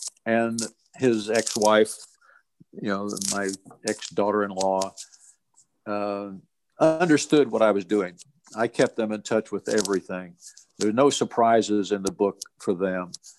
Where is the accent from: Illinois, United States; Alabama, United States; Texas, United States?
Illinois, United States; Atlanta; I'm from Atlanta, Illinois, moved back to Illinois, where my mother was living in Morton with my sister.